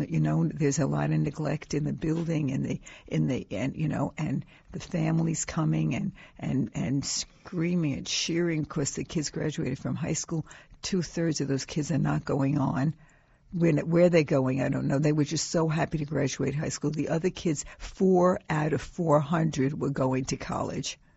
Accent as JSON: {"language": "English", "region": "New York", "country": "United States", "said": "I come from New York and we had the New York State Regents"}